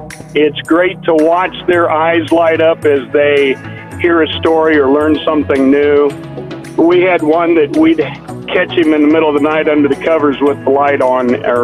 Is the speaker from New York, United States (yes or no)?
no; Leavenworth, Kansas, United States; I'm from Leavenworth, Kansas.